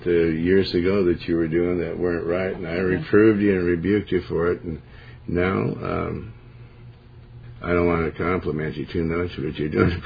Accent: United States; I was proud of being an American when I was in grade school, but everything's changed now.

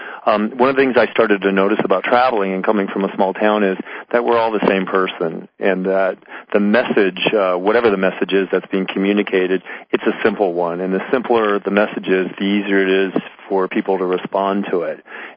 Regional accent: Midwest, United States; came from a very strong value system growing up in the Midwest

